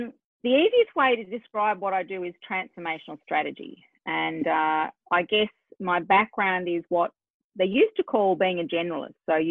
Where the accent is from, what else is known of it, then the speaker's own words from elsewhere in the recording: Australia; accent: Australian; my funny accent obviously is Australian, and I'm very proudly of Australian.